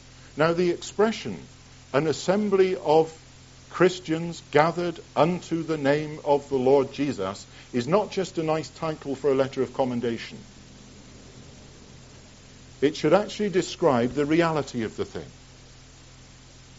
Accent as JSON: {"language": "English", "town": "Plymouth", "region": "South West England", "country": "United Kingdom", "tie": "born there", "said": "I used to meet with the Plymouth Brethren because I was born in Plymouth."}